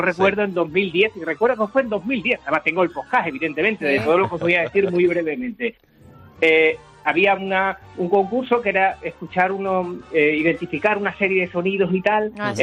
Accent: Villafranca de los Barros, Extremadura, Spain; Yo soy de Villafranca de los Barros, me tuve que desplazar a Badajoz

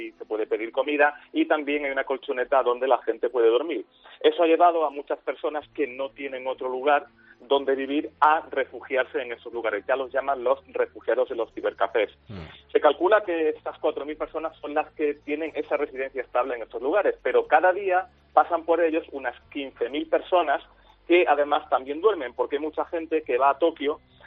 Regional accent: Córdoba, Andalusia, Spain; porque yo también soy de Córdoba.

